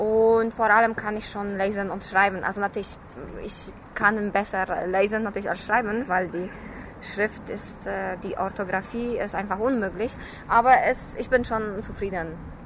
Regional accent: Poland; für die ist es immer noch Polen, also meine Heimat ist eher

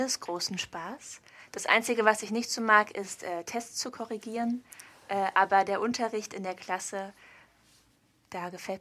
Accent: Berlin, Germany; ich bin 28 Jahre alt, ich komme aus Berlin und ich wohne in Berlin.

